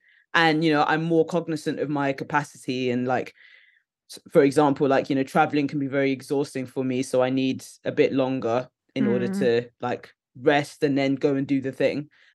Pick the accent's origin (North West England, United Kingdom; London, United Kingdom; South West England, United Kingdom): London, United Kingdom; I'm from London originally, but I moved out of London.